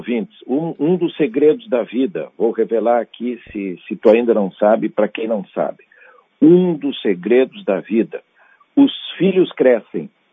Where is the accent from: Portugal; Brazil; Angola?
Brazil; Taquara, Rio Grande do Sul; Eu sou natural de Taquara.